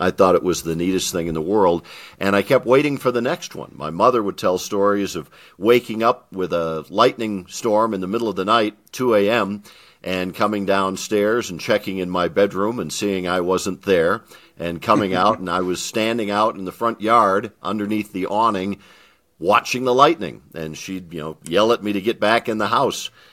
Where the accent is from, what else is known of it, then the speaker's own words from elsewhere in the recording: Madison, Wisconsin, United States; I was about 6 years old, growing up in Madison, Wisconsin, and we had a severe thunderstorm move into the city.